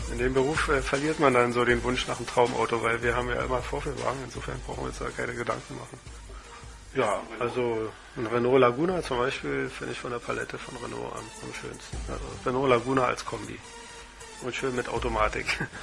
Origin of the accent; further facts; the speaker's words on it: East Germany, Germany; weil ich bin in der DDR aufgewachsen und da gab es sowas nicht.